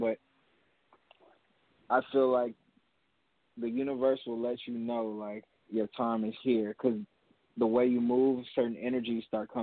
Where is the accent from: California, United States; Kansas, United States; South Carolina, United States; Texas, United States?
California, United States; Los Angeles; I'm not even from the Bay. I'm not from. I'm from LA. From Los Angeles.